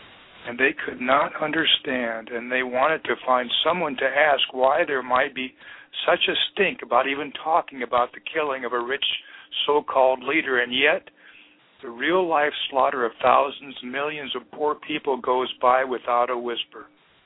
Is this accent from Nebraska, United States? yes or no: yes; Mount Liberty, Nebraska, United States; Well, it has been another long week in Mount Liberty, Nebraska, my hometown.